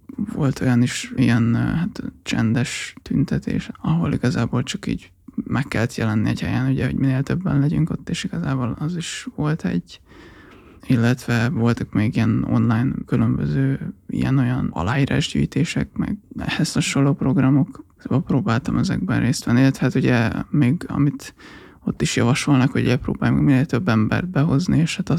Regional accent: Kecskemét, Bács-Kiskun, Hungary; Hát mivel nem pesti vagyok, hanem kecskeméti

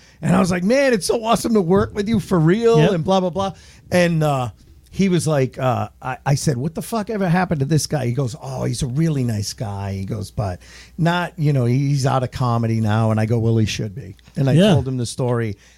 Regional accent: Rhode Island, United States; hey, I'm a comic from Rhode Island. I said Boston. I said, I'm a comic from Boston.

